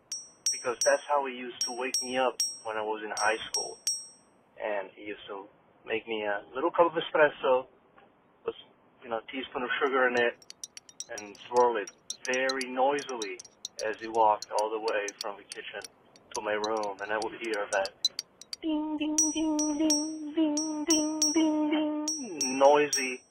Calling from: San Francisco, California, United States; I'm calling from San Francisco.

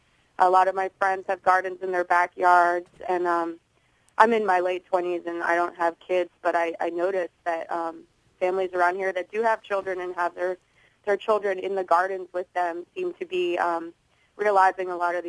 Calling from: Oakland, California, United States; also born or lived in San Francisco; Well, I'm also calling from Oakland, as you mentioned, and I noticed that there was a lot of calls from this area. I just moved here, actually, from San Francisco

